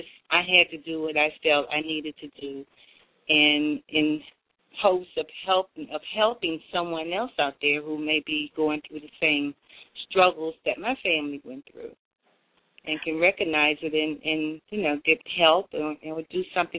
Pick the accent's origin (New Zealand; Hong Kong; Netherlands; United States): United States; Washington, District of Columbia; we grew up in Washington, D.C., in Southwest, and we were very, very close because our religion would not allow us to play with other kids.